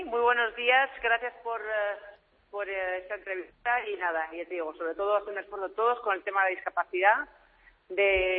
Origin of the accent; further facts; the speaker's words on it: Spain; Y yo me siento súper española, pero española normal.